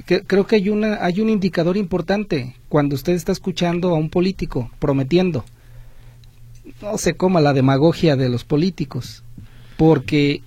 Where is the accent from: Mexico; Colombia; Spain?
Mexico; es que somos mexicanos cortoplacistas